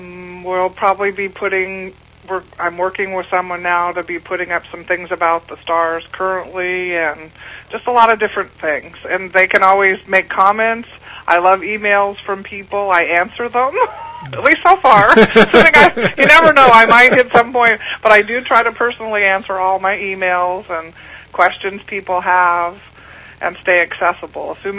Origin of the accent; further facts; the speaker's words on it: Scotland, United Kingdom; Well, actually, I'm Scottish, and I don't know.